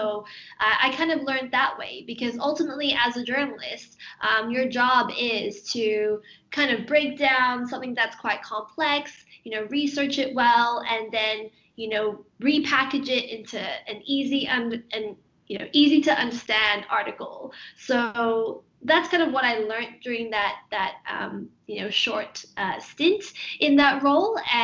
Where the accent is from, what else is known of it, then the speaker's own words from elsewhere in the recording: Australia; also born or lived in Malaysia; now in London, United Kingdom; I was born in Malaysia, but grew up in Australia. So I'm actually an Australian citizen, but I'm currently based in London.